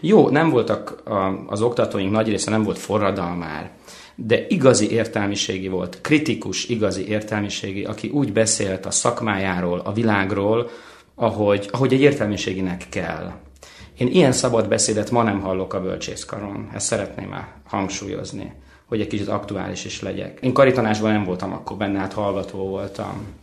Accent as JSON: {"language": "Hungarian", "region": "Budapest", "country": "Hungary", "tie": "born there", "said": "én Budapesten születtem egyébként."}